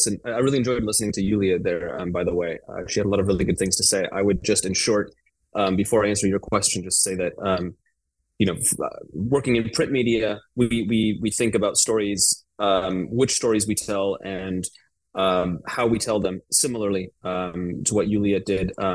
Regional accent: United States; the United States, my home country, looks at local media, right?

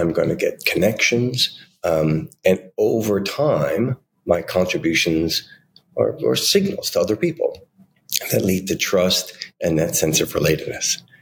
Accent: New York City, New York, United States; And I grew up in New York City.

